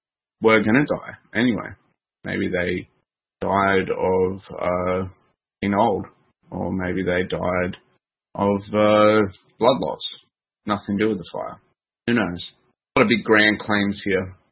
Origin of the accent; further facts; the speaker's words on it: Australia; I'm Australian and I can't pronounce that, but whatever.